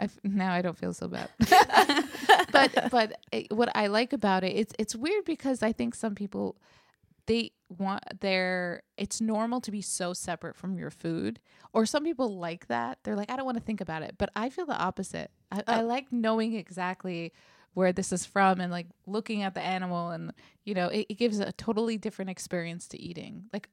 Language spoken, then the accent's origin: English; Brooklyn, New York, United States; Well, I've always been star-starved. Because I'm from Brooklyn.